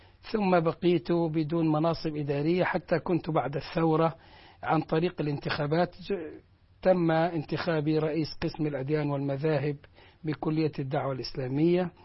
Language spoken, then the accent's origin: Arabic; Al-Hawawish, Sohag Governorate, Egypt; من مواليد محافظة سوهاج، قرية الحواويش، مركز أخميم. من أبناء الصعيد، من أبناء مصر.